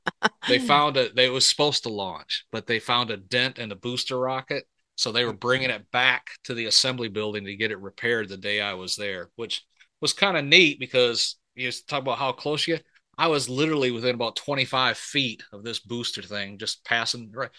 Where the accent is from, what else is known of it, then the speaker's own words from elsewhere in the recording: Michigan, United States; moved away as an adult; also born or lived in Texas; now in Baltimore, United States; I was originally from Michigan, but joined the military straight out of high school, and we traveled all over, ended up down in Texas, and we lived there for 10 years.